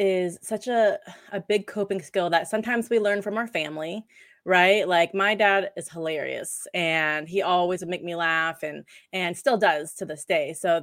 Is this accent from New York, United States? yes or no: no; Florida, United States; I grew up pretty poor in Florida.